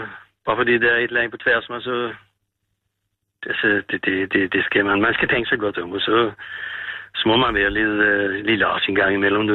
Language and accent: Danish; Østerlars, Capital Region of Denmark, Denmark; Ej, jeg er fra Østerlars.